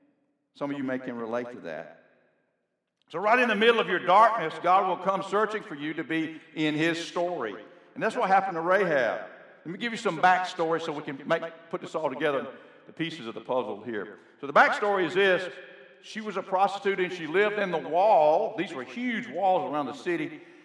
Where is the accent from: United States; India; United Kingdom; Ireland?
United States; Florella, Alabama; I was listening to a revival in Florella, Alabama, my hometown